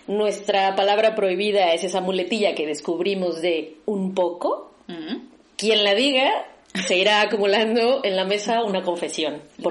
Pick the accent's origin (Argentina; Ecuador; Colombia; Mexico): Mexico; now in Madrid, Spain; somos mexicanas